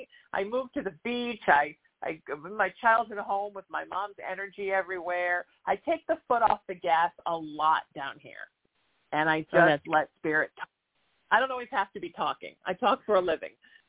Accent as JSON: {"language": "English", "town": "New Haven", "region": "Connecticut", "country": "United States", "tie": "born there", "also_born_or_lived": "Lake Michigan / Chesapeake Bay", "said": "And so I was born on Long Island Sound in New Haven, Connecticut. And then we lived on Lake Michigan. And then we lived in the Chesapeake Bay. And then we moved here."}